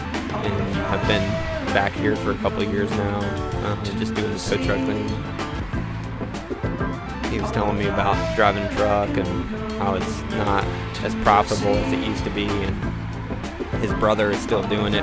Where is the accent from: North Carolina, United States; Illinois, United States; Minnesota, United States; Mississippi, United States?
North Carolina, United States; Asheville; now in Durham, United States; I told him I was from Asheville, but I've been living in Durham for a couple of years now